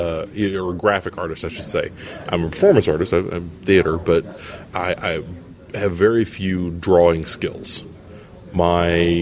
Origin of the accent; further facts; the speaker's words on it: Arkansas, United States; But the one, yeah, I grew up in Arkansas.